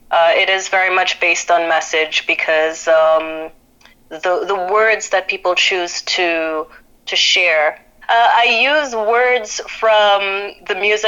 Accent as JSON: {"language": "English", "country": "Trinidad & Tobago", "tie": "born or raised there", "said": "I was born and raised in Trinidad, and pride for who I am was instilled in me from a very early age"}